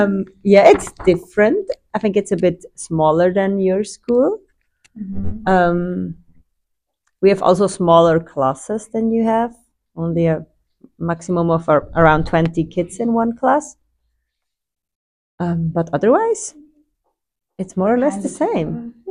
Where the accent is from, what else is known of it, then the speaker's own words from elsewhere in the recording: Switzerland; English is a second language; We are from Switzerland.